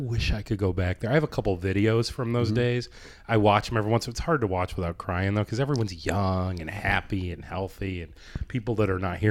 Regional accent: United States; also born or lived in Italy; I was born and raised in America, so like I'm more used to American pizza than I am Italian pizza.

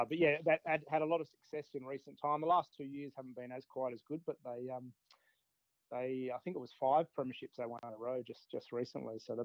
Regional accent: Port Augusta, South Australia, Australia; also born or lived in Adelaide; Yeah, so I grew up in Port Augusta. I spent the first 15 years of my life up there and played for South Augusta Footy Club.

